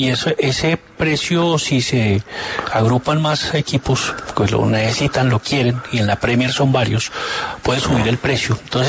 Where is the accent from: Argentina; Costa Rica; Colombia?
Colombia; Zarzal, Valle del Cauca; Y yo soy de Zarzal